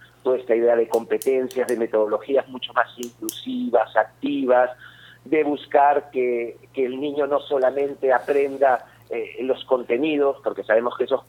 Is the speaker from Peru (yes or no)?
yes; Lima, Peru; moved away; also born or lived in Spain; yo me fui de Perú a principios de los 90 y he hecho toda mi carrera profesional en España. Y claro, yo la referencia que tenía en la escuela peruana es la que yo viví aquí en Lima, en toda mi infancia y mi adolescencia